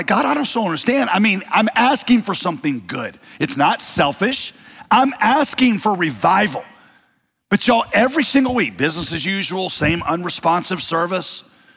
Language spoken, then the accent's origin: English; Winston-Salem, North Carolina, United States; I grew up in Winston-Salem. That was my home city. The time I was two, went to college, Winston-Salem.